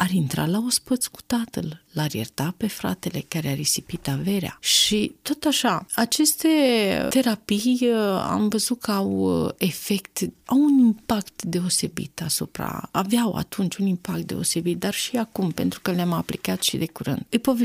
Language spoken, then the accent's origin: Romanian; Târgu Frumos, Iași County, Romania; sunt din Târgu Frumos, din neamul ursarilor, sunt neam de negustor, pentru că părinții mei erau negustori, rom-negustori